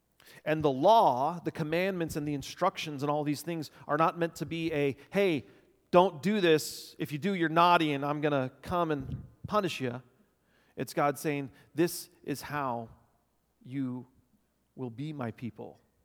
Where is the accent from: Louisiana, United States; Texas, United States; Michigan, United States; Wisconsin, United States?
Texas, United States; now in Alaska, United States; Growing up in Texas, I could always find Polaris.